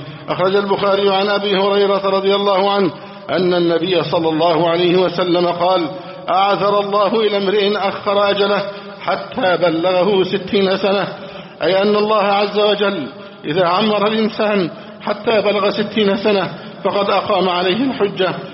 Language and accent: Arabic; Egypt; اللهم احفظ بلدنا مصر أمنا أمانا، سخاء رخاء.